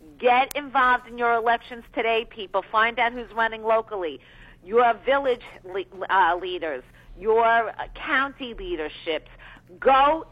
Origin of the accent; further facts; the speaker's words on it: New York, United States; just because I'm from New York, what starts local elections becomes state elections, become national issues.